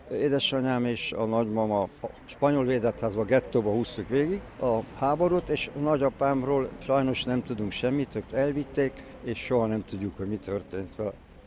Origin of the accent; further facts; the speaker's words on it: Brașov, Brașov County, Romania; also born or lived in Budapest; Én 39-ben születtem, mint gyermek, budapesti gettóba, spanyol védettházba húztuk végig a háborút, és miután a szovjet hadsereg felszabadította Budapestet, akkor hazajöttünk Brassóba, illetve Romániába.